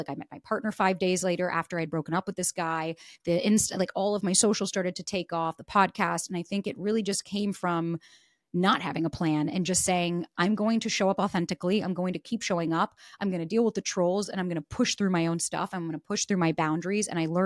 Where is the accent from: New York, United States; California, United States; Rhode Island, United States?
New York, United States; moved away; And like as a New Yorker moving to LA, it was really tough.